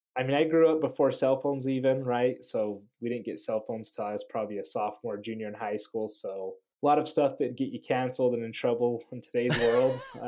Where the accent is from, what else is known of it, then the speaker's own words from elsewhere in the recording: Blanding, Utah, United States; Yeah, I am the youngest of six kids. I grew up in Blanding, Utah, which is where I currently live.